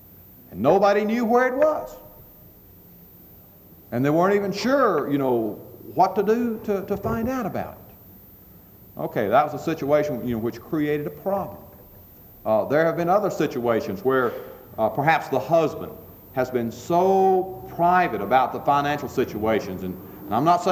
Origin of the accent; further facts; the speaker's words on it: Texas, United States; they give me a hard time because I'm from Texas.